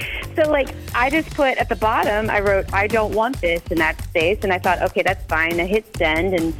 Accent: Madison, United States; Okay. Well … I'm from Madison.

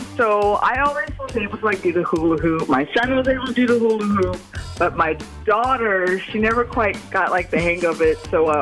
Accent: Madison, Wisconsin, United States; I'm from Madison.

